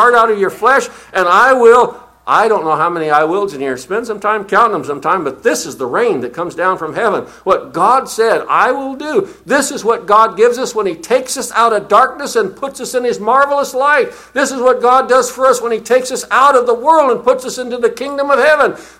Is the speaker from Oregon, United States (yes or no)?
yes; The Dalles, Oregon, United States; I'm from the Dalles, it doesn't take much to entertain me.